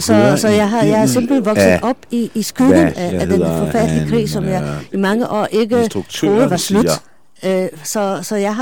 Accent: Poland; now in Denmark; jeg er kommet her i Danmark som politisk flygtning, og jeg er kommet fra Polen, fordi der har været antisemitiske tendenser.

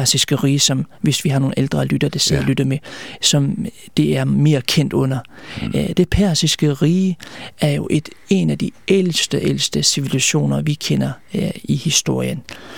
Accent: Aarhus, Central Denmark Region, Denmark; accent: Jutlandic; hvis der er en smule accent, så det må det være det jyske. Jeg er fra Aarhus af.

